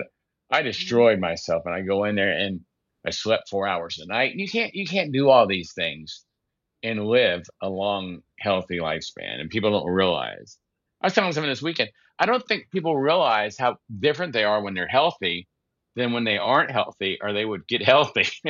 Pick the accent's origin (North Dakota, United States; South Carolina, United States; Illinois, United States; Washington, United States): South Carolina, United States; Well, I grew up in South Carolina, and that's right in the middle of Tobacco Belt.